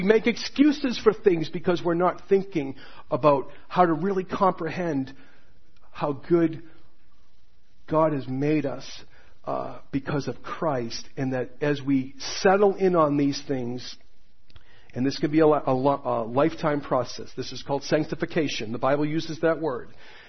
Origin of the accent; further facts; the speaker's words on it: Hanson, Massachusetts, United States; I grew up in Hanson. My dad's here today.